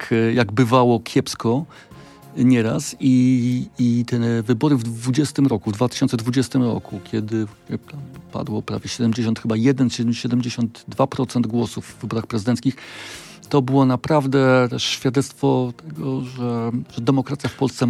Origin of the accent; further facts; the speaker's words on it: Kraków, Lesser Poland, Poland; Ja jestem z Krakowa